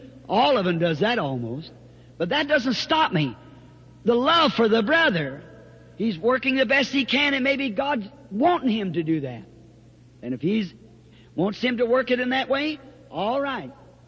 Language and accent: English; the South, United States; I'm a Southerner.